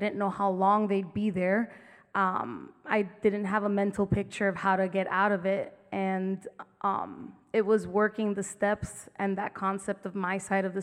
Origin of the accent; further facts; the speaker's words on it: Tucson, Arizona, United States; from Tucson